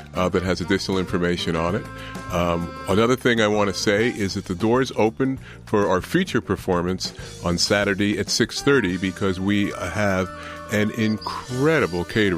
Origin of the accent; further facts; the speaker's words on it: New York, United States; I grew up in New York in the 60s and was exposed to incredible music at a very early age.